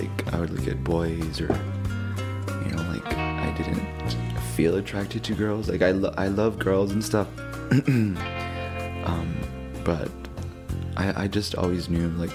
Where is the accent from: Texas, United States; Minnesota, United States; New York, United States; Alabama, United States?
Texas, United States; El Paso; I'm born and raised here in El Paso. Mainly, I grew up in the Lower Valley. The hood of El Paso, you know, it's an awesome place.